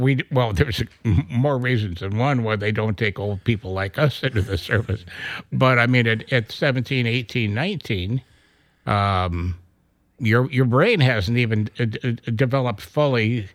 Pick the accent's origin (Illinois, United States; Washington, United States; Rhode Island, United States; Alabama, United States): Washington, United States; Ellensburg; like I said, I grew up in Ellensburg and I hunted and fished and did all that stuff.